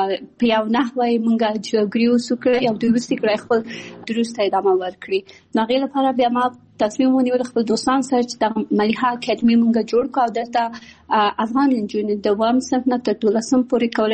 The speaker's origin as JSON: {"language": "Pashto", "region": "Kabul", "country": "Afghanistan", "tie": "born or raised there", "also_born_or_lived": "Pakistan", "said": "د ملیحې اکاډمي بنسټ ایښودونکی یم. زه په کابل کې زیږیدلې یم او خپل ابتدایي تعلیمات مې په پاکستان کې کړی او بیا ثانوي او بیرته پوهنتون مې په کابل کې ویلی ده."}